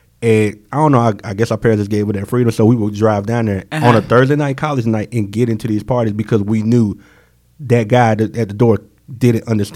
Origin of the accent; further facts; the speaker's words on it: Goldsboro, North Carolina, United States; So I'm from Goldsboro originally.